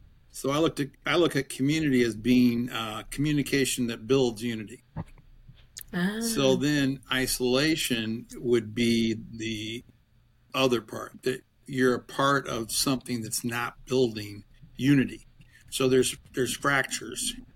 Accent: Chicago, Illinois, United States; moved away as an adult; now in Lincoln, United States; when I moved to Lincoln. I was from Chicago. I'd lived there most of my life.

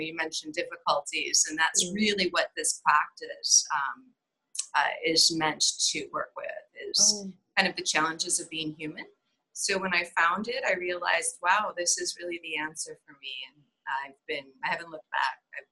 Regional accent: Chicago, Illinois, United States; I'm initially from Chicago.

